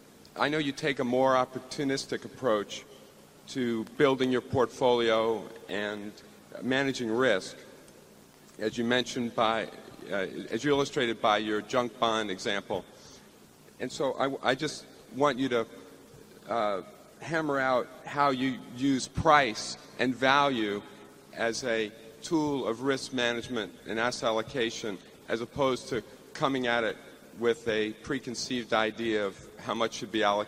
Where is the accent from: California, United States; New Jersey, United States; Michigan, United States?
California, United States; Los Angeles; from Los Angeles.